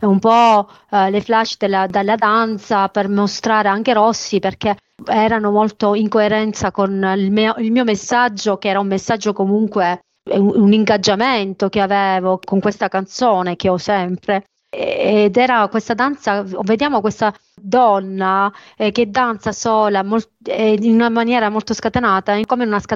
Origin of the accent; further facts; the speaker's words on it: Mussomeli, Sicily, Italy; il clip che abbiamo girato in Sicilia, a Mussomeli, nel mio paese di origine